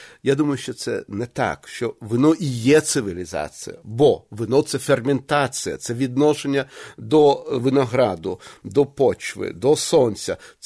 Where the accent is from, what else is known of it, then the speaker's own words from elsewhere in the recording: Chernivtsi, Chernivtsi Oblast, Ukraine; я виріс у Чернівцях і на вулиці Фідьковича